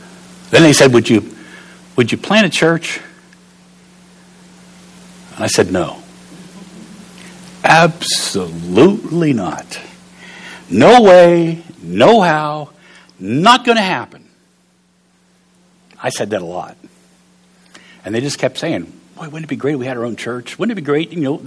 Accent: West Virginia, United States; I'm from West Virginia. I don't deal with that many zeros.

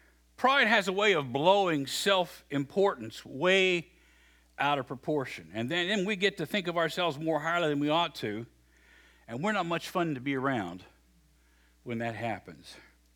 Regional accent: West Virginia, United States; Those are some things I've heard growing up in West Virginia, at least.

